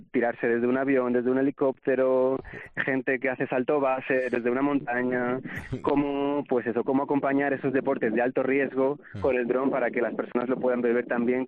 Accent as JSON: {"language": "Spanish", "town": "Alicante", "region": "Valencian Community", "country": "Spain", "said": "yo soy de Alicante y me gustaría restaurar el ecosistema mediterráneo"}